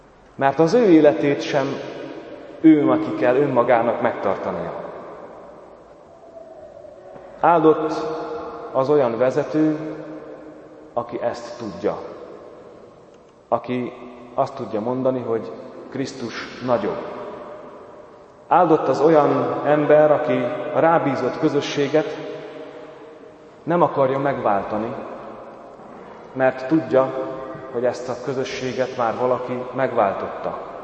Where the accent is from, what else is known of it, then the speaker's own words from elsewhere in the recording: Zakarpattia Oblast, Ukraine; Tudjátok, én kárpátaljai vagyok, kárpátaljai származású, ami azt jelenti, hogy kisebbségben nőttem fel.